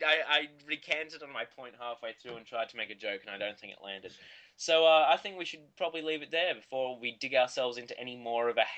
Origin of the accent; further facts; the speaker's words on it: Australia; We're all making fun of the fact that we're Australian and we're being caricatures of that sense.